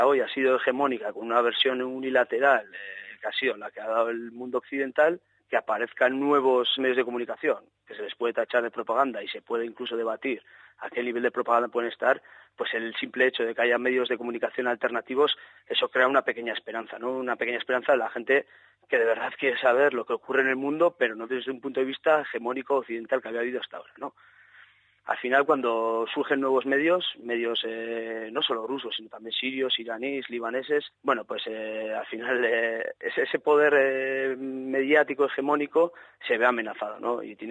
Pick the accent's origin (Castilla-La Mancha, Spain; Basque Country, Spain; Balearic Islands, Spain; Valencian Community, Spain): Basque Country, Spain; yo, en mi caso, siendo vasco